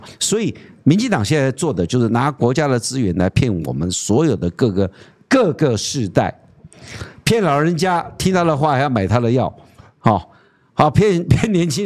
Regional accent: Taiwan; 所以为什么我们台湾人一直很怀念，不分族群都很怀念蒋经国总统？

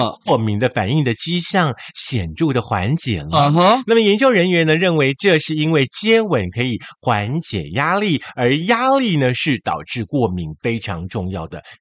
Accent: Taiwan; 我们台湾人的美德都被他给破坏掉了

